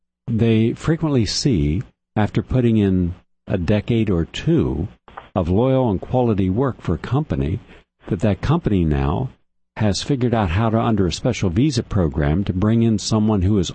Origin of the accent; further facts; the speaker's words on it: Appalachia, United States; as compared to where I grew up in Appalachia